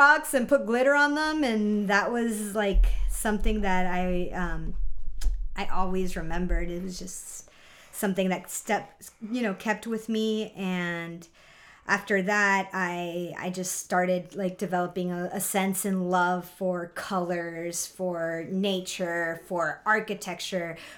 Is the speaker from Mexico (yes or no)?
yes; San Miguel de Allende, Guanajuato, Mexico; moved away as an adult; also born or lived in Dallas, United States; now in California, United States; I was born in Dallas, Texas, and I grew up in San Miguel de Allende, Guanajuato, in Mexico. Back in 2011, I moved to California, and I began my career.